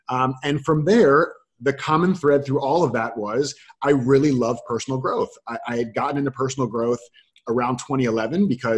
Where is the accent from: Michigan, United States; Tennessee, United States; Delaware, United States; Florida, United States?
Florida, United States; So I grew up, I was born and raised in Florida.